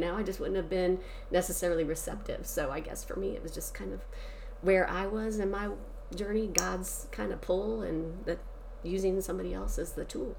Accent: Ohio, United States; I grew up in Ohio, so just a lot of like nitty gritty ways

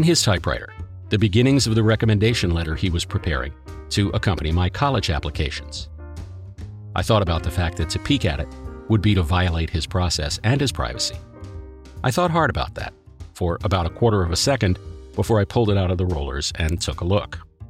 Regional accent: United States; I'm American, which means I think everything that comes out of the British Isles is of an inherently higher quality than anything we can produce over here

